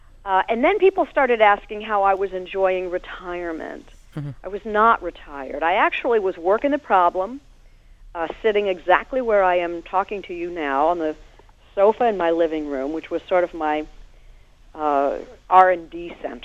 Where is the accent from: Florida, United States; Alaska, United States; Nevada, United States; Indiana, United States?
Indiana, United States; Indianapolis; I had worked in my hometown, Indianapolis, on television for 3 years.